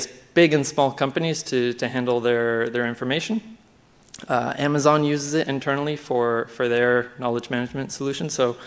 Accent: Canada; now in France; I'm from Canada, and I moved to France to work on CryptPad.

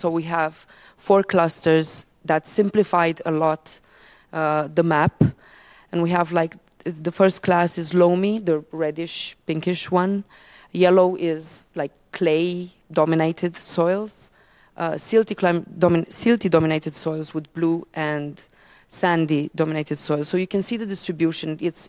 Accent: Romania; English is a second language; now in Ireland; I'm very happy to have the chance to present this back to my home country. I'm Romanian

